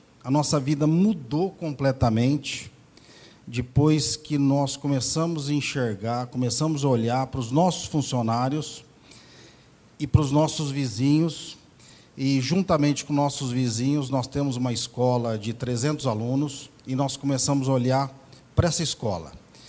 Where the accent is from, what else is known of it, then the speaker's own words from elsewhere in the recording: Paraná, Brazil; eu nasci numa família cristã, sou do Paraná e nasci dentro da igreja.